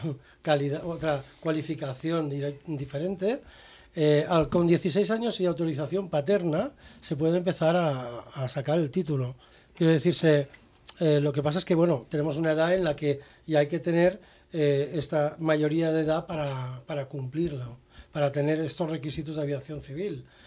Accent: France; yo me crié en Francia, cerca de los Alpes.

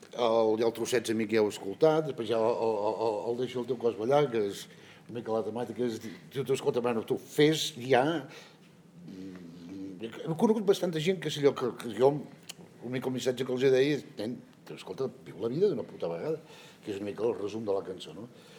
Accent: Catalonia, Spain; ens hem llevat molt d'hora perquè nosaltres som d'Osona

